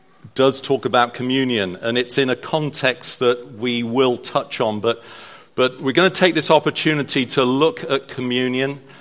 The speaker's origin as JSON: {"language": "English", "country": "United Kingdom", "said": "I'm British, you notice, you know, that's not the sort of British thing to do."}